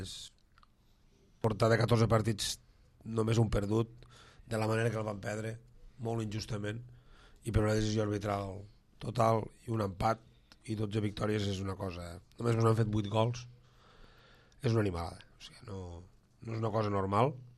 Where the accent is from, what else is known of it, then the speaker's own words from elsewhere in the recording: La Cala, Catalonia, Spain; Soc de la Cala, jo.